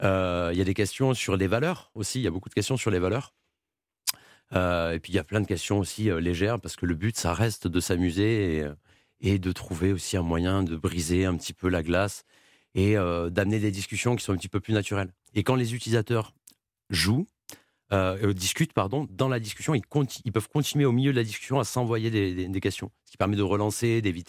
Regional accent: Toulouse, Occitanie, France; on est de Toulouse.

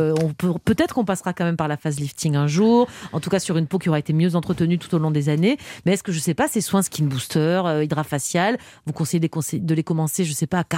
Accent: Perpignan, Occitanie, France; moi je l'ai l'accent que je veux. Je viens de Perpignan et c'est un vrai accent.

